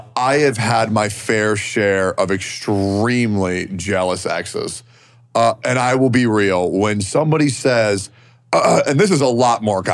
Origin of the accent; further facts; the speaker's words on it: the South, United States; There's also this game that I'm really fucking good at because I'm from the South. I'm a little bit of a redneck myself.